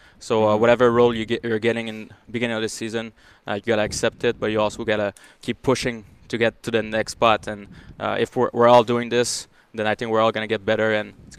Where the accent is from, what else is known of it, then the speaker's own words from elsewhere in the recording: Quebec, Canada; first language French; English is a second language; I think we're from Quebec, obviously. We're French-speaking and all that.